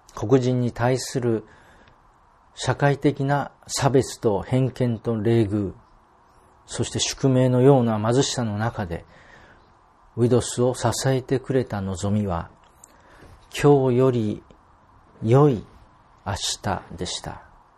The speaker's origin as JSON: {"language": "Japanese", "country": "South Korea", "said": "彼の代表作の中で、私たち韓国人も親しんでいる"}